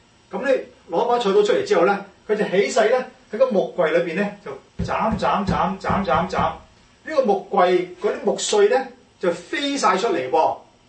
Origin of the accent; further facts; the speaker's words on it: Hong Kong; 唉，那我們香港人就叫這些做迷信咯，是不是？